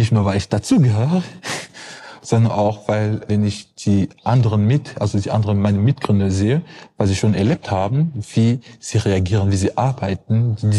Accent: Cameroon; German is a second language; now in Germany; ich bin ursprünglich aus Kamerun. Da bin ich geboren und auch aufgewachsen, bis ungefähr ich 80 Jahre alt war, und dann bin ich zum Studium nach Deutschland gekommen.

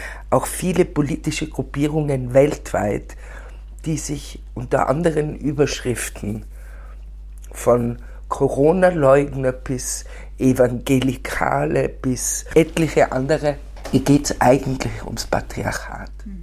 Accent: Innsbruck, Tyrol, Austria; Ich fühle mich sehr als Innsbruckerin

